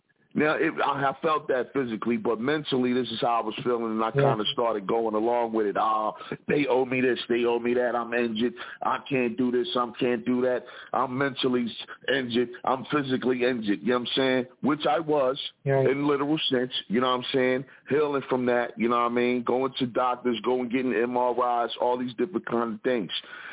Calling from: Philadelphia, Pennsylvania, United States; representing from the Broad Street Bully Shot of Philadelphia

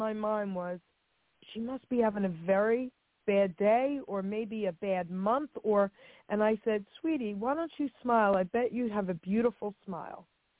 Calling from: New Jersey, United States; I'm calling from New Jersey.

